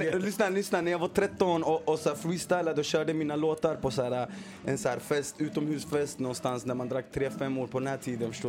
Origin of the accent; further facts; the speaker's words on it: Gävle, Gävleborg County, Sweden; born there; Jag är född i Gävle.